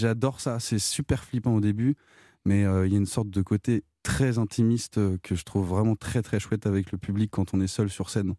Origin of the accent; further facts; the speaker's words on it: Angers, Pays de la Loire, France; Alors, tout d'abord, je viens d'Angers.